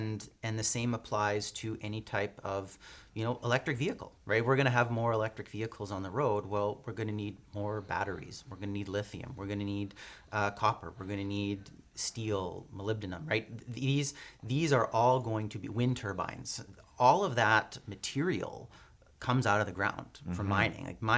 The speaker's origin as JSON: {"language": "English", "town": "Burnaby", "region": "British Columbia", "country": "Canada", "tie": "born or raised there", "said": "My parents were both high school teachers. I grew up in Burnaby."}